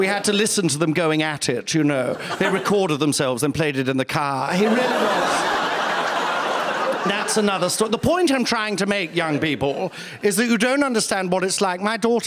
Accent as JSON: {"language": "English", "town": "Nottingham", "region": "East Midlands", "country": "United Kingdom", "tie": "born or raised there", "said": "I grew up very poor. I know I sound posh, but it's all, you know, learned. And I actually grew up in the Midlands in Nottingham, you know it. And growing up in Nottingham in the 1960s"}